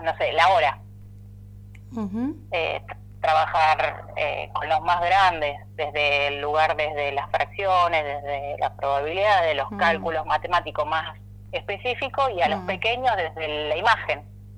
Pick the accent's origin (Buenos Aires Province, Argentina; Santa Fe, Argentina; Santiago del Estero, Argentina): Santa Fe, Argentina; Carcarañá; Sí, yo soy de Carcarañá y fui alumna rural.